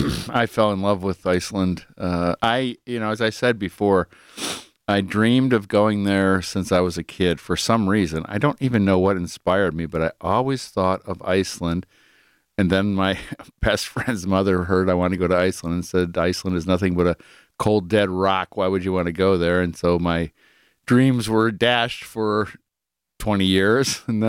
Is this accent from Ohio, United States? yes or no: yes; Cleveland, Ohio, United States; Reminds me of my old days growing up in Cleveland in the 60s and 70s.